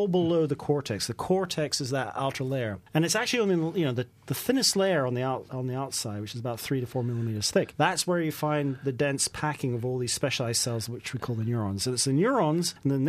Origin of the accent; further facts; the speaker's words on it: United States; now in Bristol, United Kingdom; when I came over from the States and arrived at Bristol, I had all these ideas for new ways of teaching.